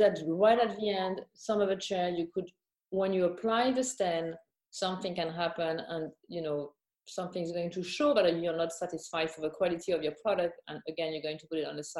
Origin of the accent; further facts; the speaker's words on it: Grand Est, France; English is a second language; So I was born and raised in Champagne.